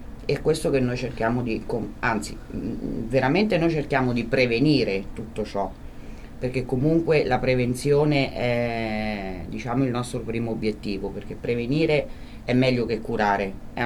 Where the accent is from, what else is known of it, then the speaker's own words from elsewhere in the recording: Bevagna, Umbria, Italy; io vengo da Bevagna, un piccolo paese, a Bevagna c'era il medico, il prete, il dottore e il professore, punto.